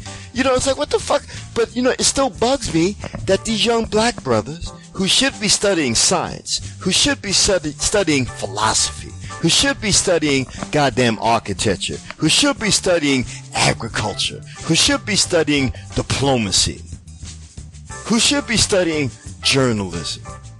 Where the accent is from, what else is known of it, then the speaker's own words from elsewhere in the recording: Philadelphia, Pennsylvania, United States; Those of us, especially those of us who, you know, born and raised on the East Coast, like I said, my experience is Philly.